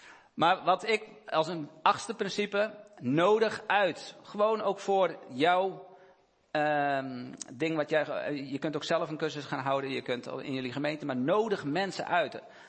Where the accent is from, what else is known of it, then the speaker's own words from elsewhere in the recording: Holland, Netherlands; Als ik als Hollander daar even in Limburg de waarheid kom vertellen